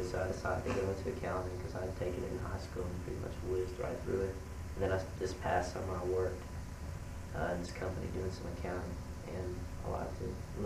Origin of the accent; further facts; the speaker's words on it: Houston, Texas, United States; really? I'm from Houston.